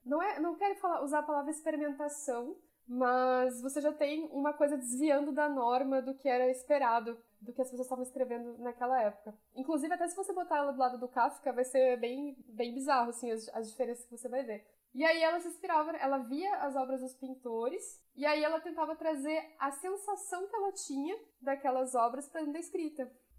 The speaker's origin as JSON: {"language": "Portuguese", "town": "Porto Alegre", "region": "Rio Grande do Sul", "country": "Brazil", "tie": "born there", "said": "porque ela marcou muito a história de Porto Alegre, e principalmente a história de onde eu nasci, enfim, ali na periferia."}